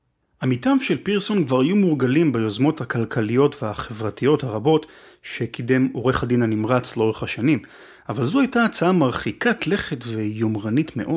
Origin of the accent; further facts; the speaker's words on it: Haifa, Haifa District, Israel; כפי שחלק מהמאזינים ודאי יודעים, אני חיפאי ואפילו חיפאי גאה. חיפה היא עיר יפהפייה ואין מתחרים לאוויר הצלול של הכרמל.